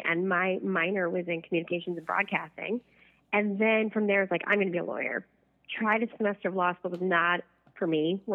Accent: East Brunswick, New Jersey, United States; So born and raised in Central Jersey in a town called East Brunswick.

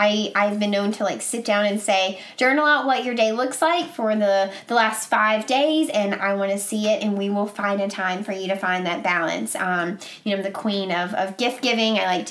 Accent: Mississippi, United States; also born or lived in Alabama; now in Boston, United States; I'm originally from Mississippi and Alabama, so I'm already kind of... different from living up here in Boston.

